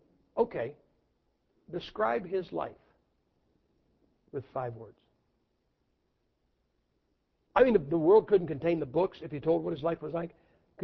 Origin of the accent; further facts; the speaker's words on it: United States; I am an American. You know what that means?